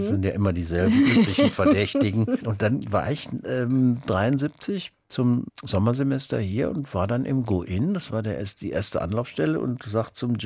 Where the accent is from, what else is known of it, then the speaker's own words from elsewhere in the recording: Aachen, North Rhine-Westphalia, Germany; Das kannte ich ja als Aachener Provinzei überhaupt nicht.